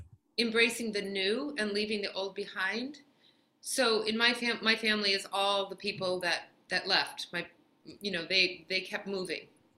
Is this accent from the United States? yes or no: yes; Ohio, United States; even though I grew up in Ohio, they were still made their way to our table because my mom and my grandmother.